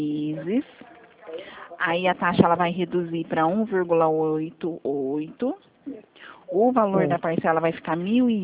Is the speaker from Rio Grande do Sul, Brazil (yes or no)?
no; Presidente Prudente, São Paulo, Brazil; sou de Prudente.